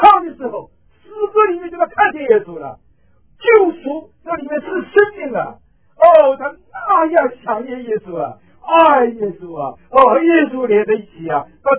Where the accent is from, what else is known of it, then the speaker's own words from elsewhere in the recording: China; 我是一个 old and big country 的中国那么大的国家，古老国家里出来的，从来不知道耶稣的